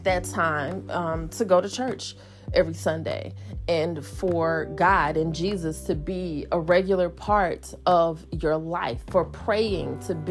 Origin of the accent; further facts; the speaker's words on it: Georgia, United States; I'm from Georgia, but there's so much of our childhood that just we reminisce about, the honeysuckles and sweet tea and magnolia trees